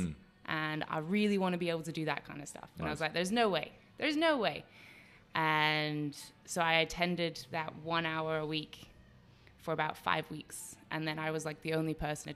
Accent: South Africa; moved away as an adult; now in United Arab Emirates; So I'm originally South African, but I've lived in the UAE for the last 26 years.

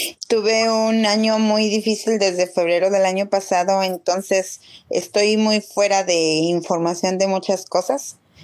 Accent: Jichú, Guanajuato, Mexico; mi pueblo, que es tan chiquito, es increíble. Sí, Jichú, está muy cambiado.

